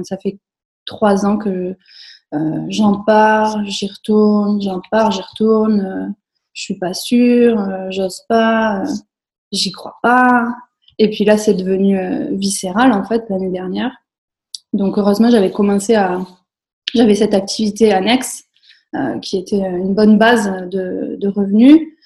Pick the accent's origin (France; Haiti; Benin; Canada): France; Occitanie; born there; moi, je suis née en Aveyron, en pleine nature. J'ai fait mes études à Toulouse